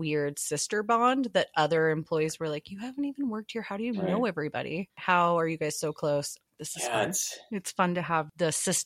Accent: Portland, United States; And then meet them and be like, I'm from Portland.

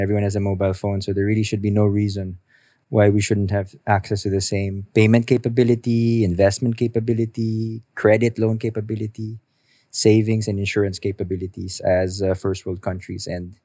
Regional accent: Hong Kong; I grew up in Hong Kong.

